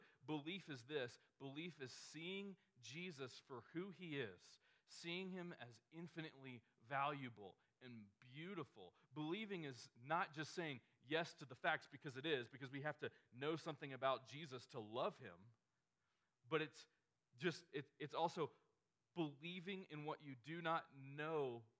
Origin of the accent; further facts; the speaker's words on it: the South, United States; most of us, myself included, I grew up in the South.